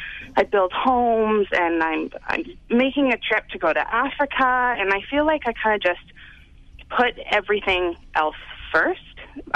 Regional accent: British Columbia, Canada; So, well, I'm from Vancouver Island in British Columbia.

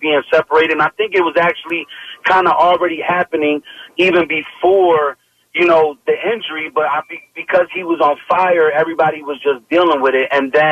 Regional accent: Philadelphia, Pennsylvania, United States; But I'm from Philly

